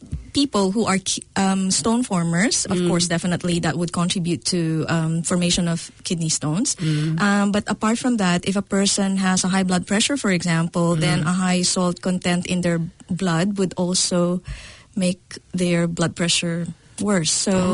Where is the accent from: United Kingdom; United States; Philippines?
Philippines; Makati, Metro Manila; now in New Zealand; I used to live in the city in the Philippines. I came from Makati, which is a commercial district.